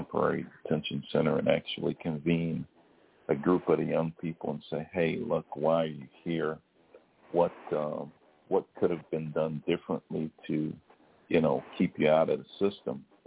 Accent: Chicago, Illinois, United States; I grew up in Englewood. Englewood's one of the toughest communities. I came out of Englewood, went off to college, went off to law school

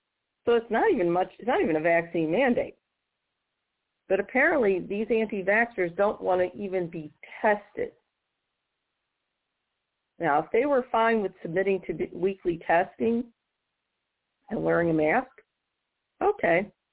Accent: Missouri, United States; But many states, including here in my home state of Missouri

